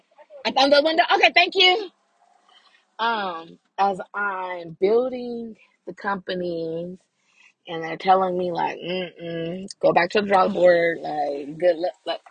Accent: San Bernardino, California, United States; he's been to San Bernardino, which I grew up in San Bernardino.

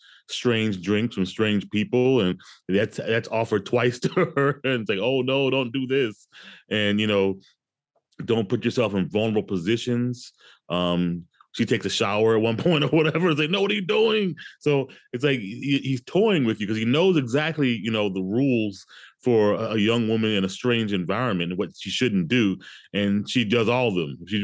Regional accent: Detroit, Michigan, United States; I'm from Detroit. And trust me, there are homes that were on sale in Detroit of that size for a dollar.

